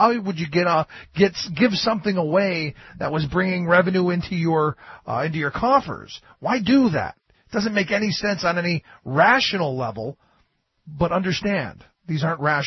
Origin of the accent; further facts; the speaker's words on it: Cleveland, Ohio, United States; My fear, and I grew up in Cleveland, where they're a little looser with beer especially